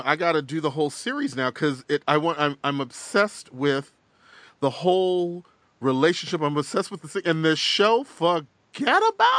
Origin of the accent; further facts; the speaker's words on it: Texas, United States; Well, you know, thing is, I'm from Texas, and I grew up right about that period that they were in.